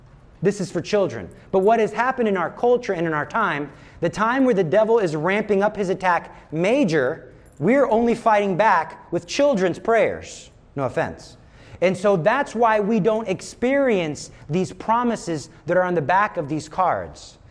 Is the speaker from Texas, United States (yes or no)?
yes; Texas, United States; I like to open carry, not only because I'm from Texas and I think it scares the demons.